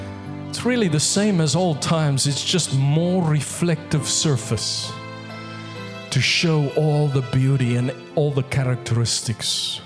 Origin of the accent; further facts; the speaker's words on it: South Africa; You know, we're from South Africa, and South Africa for many years was the diamond capital of the world.